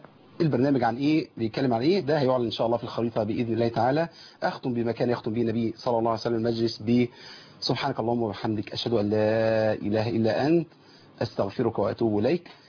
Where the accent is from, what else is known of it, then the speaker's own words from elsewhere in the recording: Mit Abu al-Kom, Monufia Governorate, Egypt; بقرية ميت أبو الكوم بمحافظة المنوفية. دي قريتي